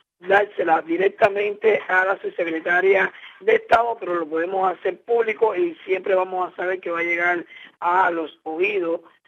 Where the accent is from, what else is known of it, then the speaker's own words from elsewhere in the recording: Cuba; nosotros somos dentro de Cuba lo que tenemos que exigirle